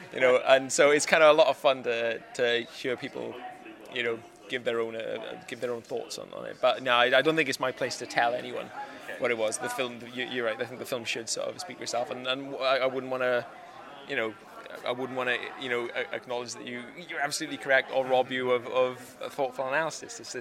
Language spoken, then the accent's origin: English; Swansea, Wales, United Kingdom; I'm from Swansea